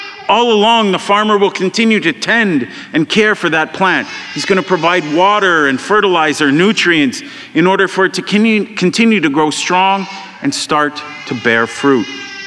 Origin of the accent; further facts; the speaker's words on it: Montreal West, Quebec, Canada; I grew up in Montreal West.